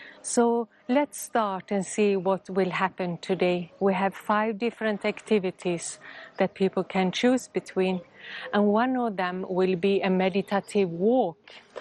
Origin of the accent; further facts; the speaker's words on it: Copenhagen, Capital Region of Denmark, Denmark; I'm from Copenhagen, Denmark.